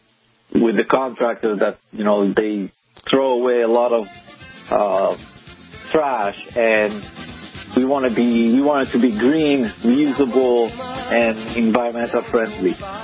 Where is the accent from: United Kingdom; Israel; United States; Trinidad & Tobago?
Israel; accent: Israeli; English is a second language; I'm originally from Israel, and you probably can hear it on my accent.